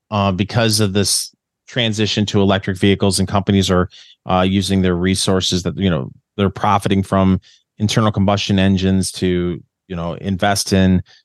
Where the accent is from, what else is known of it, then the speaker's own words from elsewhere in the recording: Saginaw, Michigan, United States; I'm originally from Saginaw, Michigan, and there were a lot of GM plants in Saginaw when I was growing up, and now there's only one left, a little foundry.